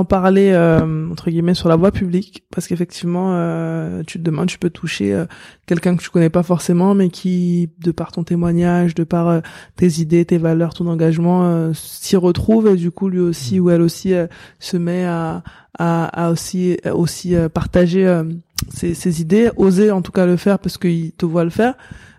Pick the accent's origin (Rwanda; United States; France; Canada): France; On est français, mais on est des citoyens du monde parce que tellement la mixité, elle est forte.